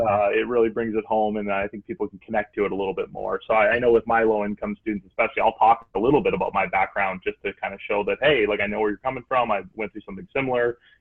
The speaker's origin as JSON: {"language": "English", "region": "Michigan", "country": "United States", "tie": "born or raised there", "said": "And so my background is I grew up in Michigan, and if you know anything about Michigan, it's an economically devastated place."}